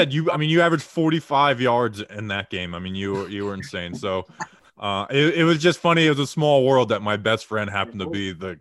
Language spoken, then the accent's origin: English; Florida, United States; Like I said, I'm from Florida. I played college in Minnesota.